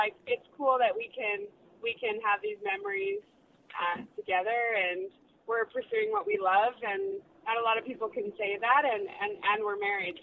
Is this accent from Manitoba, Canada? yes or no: no; Red Deer, Alberta, Canada; Well, it came from my hometown, actually. I grew up in Alberta, in Red Deer